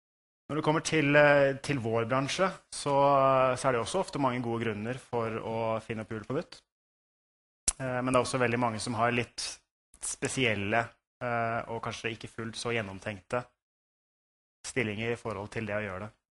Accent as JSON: {"language": "Norwegian", "region": "Eastern Norway", "country": "Norway", "said": "Jeg kommer fra Capgemini I Stavanger. Som dere kanskje hører, så jeg fra Østland originalt."}